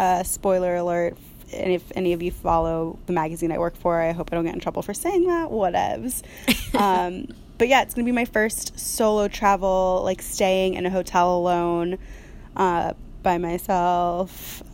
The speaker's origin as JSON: {"language": "English", "region": "Florida", "country": "United States", "said": "I went to school in Boston, and I'm originally from Florida."}